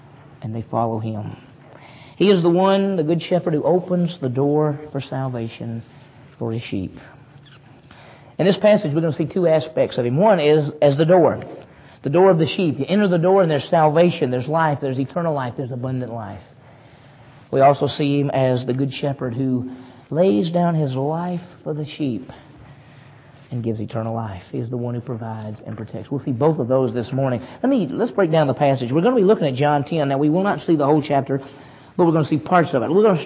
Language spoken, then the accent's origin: English; Meridian, Mississippi, United States; I grew up in Meridian, Mississippi, which was about 50,000. And I was a city guy.